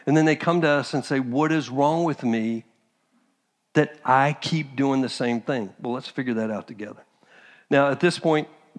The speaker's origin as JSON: {"language": "English", "region": "Texas", "country": "United States", "said": "Now, my background, I'm from Texas. We don't play like that."}